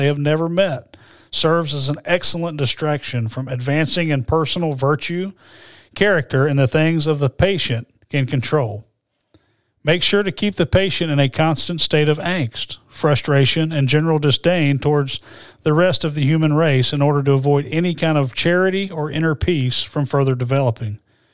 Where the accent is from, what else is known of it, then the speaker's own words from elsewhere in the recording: Birmingham, Alabama, United States; And, we grew up in Birmingham, Alabama, very blessed.